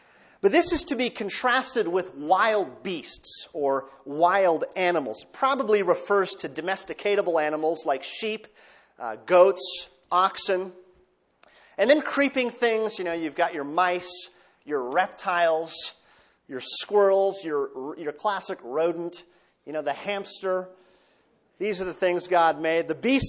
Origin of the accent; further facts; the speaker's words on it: Minnesota, United States; Growing up in Minnesota, we had, you know, a saying for the manure spreaders.